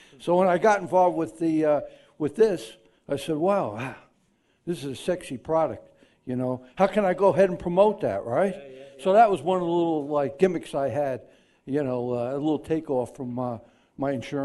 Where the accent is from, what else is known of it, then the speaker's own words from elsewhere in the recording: New York, United States; moved away as an adult; now in Isle of Man; I grew up, obviously, I'm not a Manxie yet, but, you know, I grew up in New York.